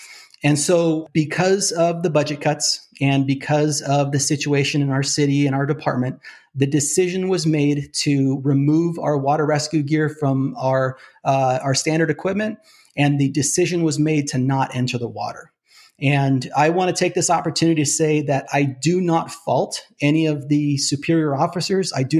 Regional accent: Half Moon Bay, California, United States; out on the coast where I grew up in Half Moon Bay, just about 20, 24 miles south of San Francisco.

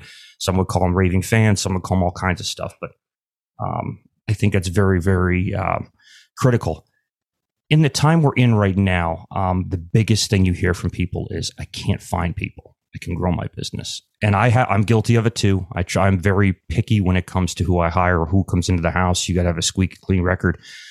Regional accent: Ireland; Because I'm Irish, I don't know, but it's still, that's what it is.

